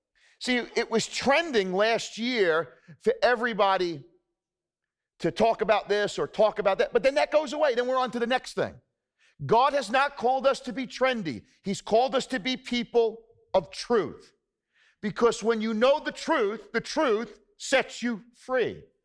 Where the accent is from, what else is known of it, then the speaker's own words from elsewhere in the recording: United States; That's how I see it here as an American